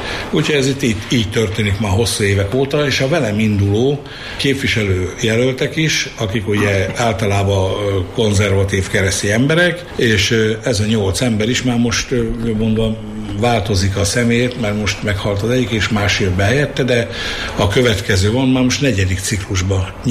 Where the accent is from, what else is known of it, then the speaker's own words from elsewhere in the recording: Borsod-Abaúj-Zemplén, Hungary; mi gömöriek vagyunk. Mi kicsik vagyunk, az ország legkisebb kisebbsége vagyunk, mi gömöriek